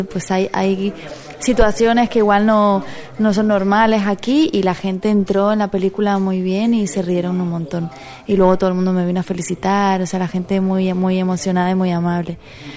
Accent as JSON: {"language": "Spanish", "region": "Canary Islands", "country": "Spain", "lives_now": "Madrid, Spain", "said": "soy actriz, soy de Canarias, pero vivo en Madrid hace 13 años."}